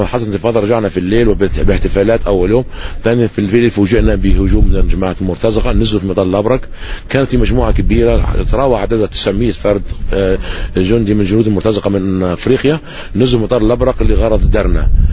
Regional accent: Benghazi, Cyrenaica, Libya; وكل ما غالبا تو الاحتجاجات عندنا في بنغازي

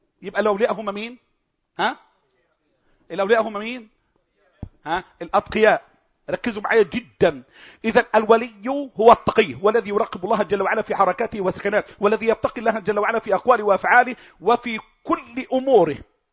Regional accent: Egypt; فالناس النصابة دي عندنا في مصر، يعني مثلا خليني في مصر

